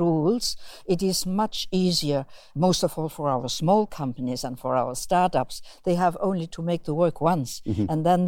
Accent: Luxembourg; English is a second language; Imagine a small startup, let's say in my home country, Luxembourg.

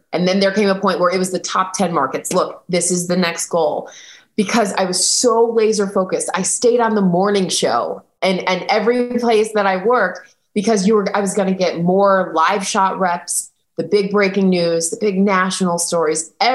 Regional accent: DeKalb, Illinois, United States; A girl from the cornfields. And that's what, I mean, I think about that so often. I grew up in DeKalb, Illinois, in an hour west of Chicago, but suburbs, like straight up cornfields.

